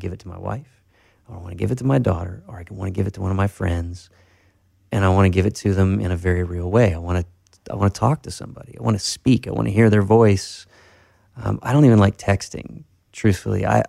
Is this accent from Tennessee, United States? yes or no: yes; Tennessee, United States; Well, yeah, I grew up in Tennessee from 3 to 17, yeah.